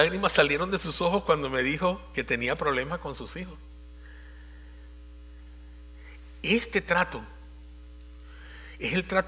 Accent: Venezuela; porque en mi país, Venezuela, el médico se sentaba a hablar con uno

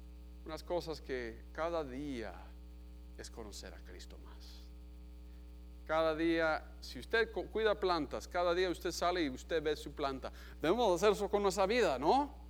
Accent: Colombia; yo crecí en Colombia, pero trabajamos con universitarios en Ecuador

